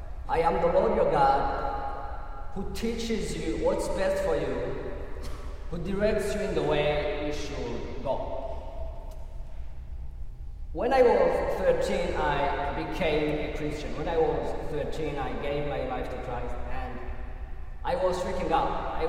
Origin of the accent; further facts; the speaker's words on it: Burundi; first language Kirundi; English is a second language; Because 80% of my time I spoke Kirundi, my native language. 20% I spoke French. 0% I spoke English.